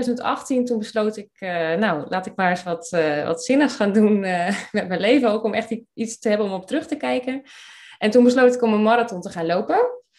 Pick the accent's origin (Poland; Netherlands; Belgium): Netherlands; Groningen; now in Drachten, Netherlands; Ik woon in het mooie Drachten. Ik kom uit Groningen, dus daarin hebben we dan wel wat mooi gemeenschappelijks.